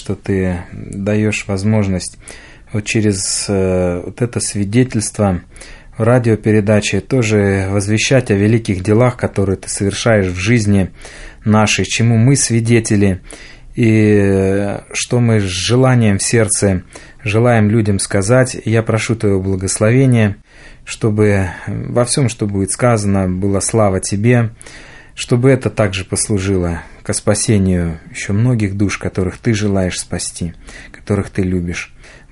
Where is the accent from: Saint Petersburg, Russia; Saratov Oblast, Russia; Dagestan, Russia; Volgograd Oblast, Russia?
Volgograd Oblast, Russia; Volgograd; Как уже было сказано, я из Волгограда. Мне сейчас, вот совсем недавно, когда мы эту передачу записываем, накануне мне исполнилось 33 года.